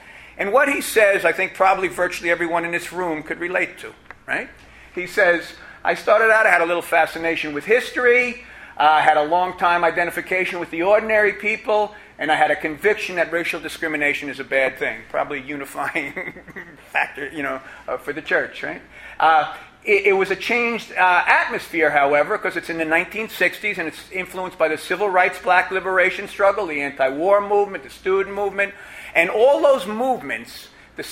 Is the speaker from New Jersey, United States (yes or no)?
yes; New Jersey, United States; I grew up in the New York, North Jersey area